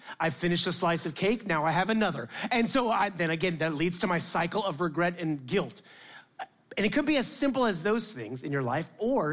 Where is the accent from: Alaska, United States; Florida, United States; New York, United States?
Florida, United States; Miami; I learned to drive in Miami and I'm Indian. It's just natural for me to speed.